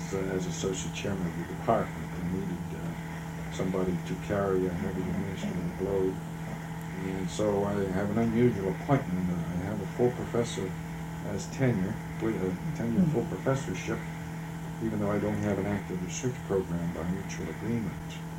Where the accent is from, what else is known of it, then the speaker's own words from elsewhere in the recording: Wilkes-Barre, Pennsylvania, United States; All right, well, I was born in Pennsylvania, near Wilkes-Barre, and went to school there and to Bucknell Junior College in Wilkes-Barre for my first 2 years